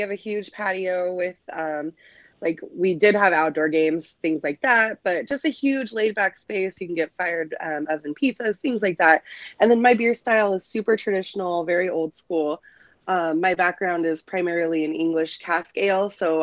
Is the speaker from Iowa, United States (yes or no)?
no; California, United States; I'm from California, so cold weather for me is like I'm inside.